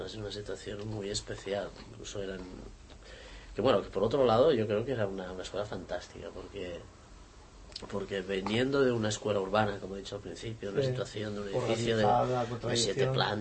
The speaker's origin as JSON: {"language": "Spanish", "town": "Barcelona", "region": "Catalonia", "country": "Spain", "said": "Sí, yo soy de Barcelona. Y nací en el 61."}